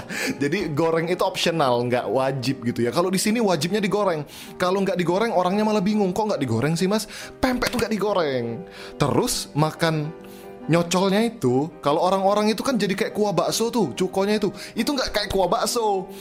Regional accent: Palembang, South Sumatra, Indonesia; also born or lived in Bali; aku dulu ngerantau di Bali, ngurusin dakwahnya di Bali. Tapi aku aslinya orang Palembang kok. Aku lahir dan besar di Palembang.

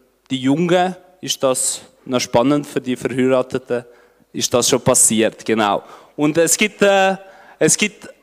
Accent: Albania; now in Switzerland; ich bin ja in Albanien aufgewachsen

